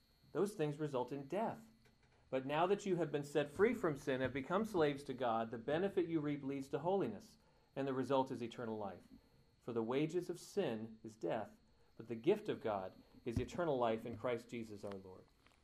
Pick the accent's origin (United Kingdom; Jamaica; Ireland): United Kingdom; England; and I can say this because I'm English